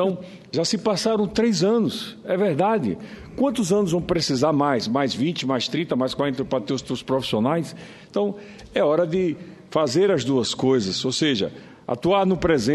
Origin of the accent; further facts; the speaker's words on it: Itabaiana, Sergipe, Brazil; da cidade de Itabaiana, em Sergipe. Minha terra natal, capital nacional do caminhão